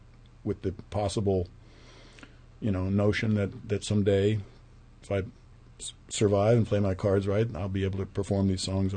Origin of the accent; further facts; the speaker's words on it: Virginia, United States; I grew up in Virginia, of all places, along the banks of the Potomac River, and went to military school in central Virginia